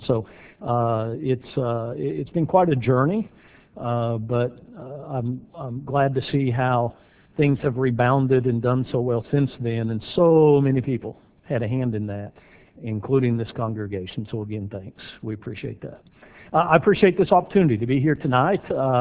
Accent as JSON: {"language": "English", "town": "Joplin", "region": "Missouri", "country": "United States", "tie": "born or raised there", "said": "I was actually born and raised in Joplin and went to school there and college there at Missouri Southern. And so it was kind of rough to see your hometown so torn up."}